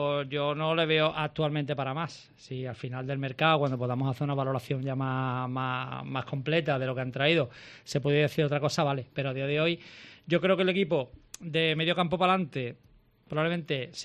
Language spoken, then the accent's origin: Spanish; Cádiz, Andalusia, Spain; Como mucho alguna que otra vez voy a Santa María, pero soy de la Victoria.